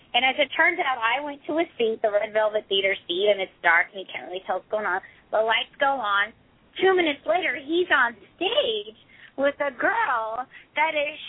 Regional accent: San Diego, California, United States; born there; I was born in San Diego. Everybody speaks Spanish, right?

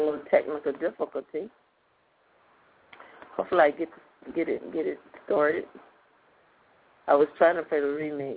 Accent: the South, United States; accent: southern; one of my friends mentioned that he never hear my southern accent.

